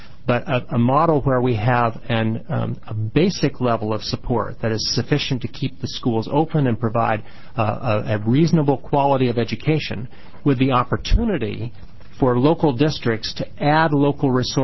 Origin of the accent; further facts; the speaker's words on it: United States; As I also learned in that farm I grew up in Linn County, you got to do what's possible.